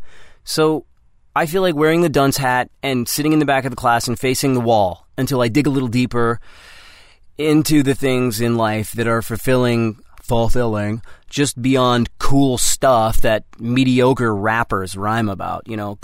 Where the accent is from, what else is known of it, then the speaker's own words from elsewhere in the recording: Canada; Now, I grew up in Canada, so I have this aversion to cold temperatures